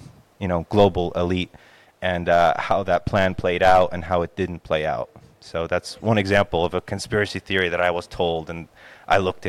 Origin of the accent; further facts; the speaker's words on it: United States; I grew up in the States, and I studied in Russia